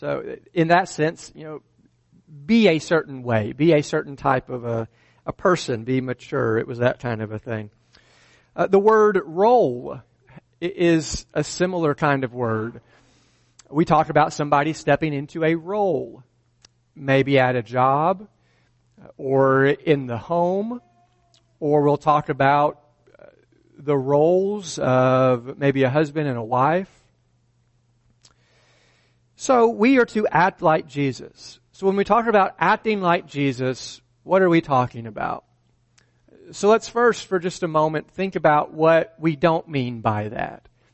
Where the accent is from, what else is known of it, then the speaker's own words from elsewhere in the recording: Alabama, United States; which I thought was a little bit ironic because I'm from Alabama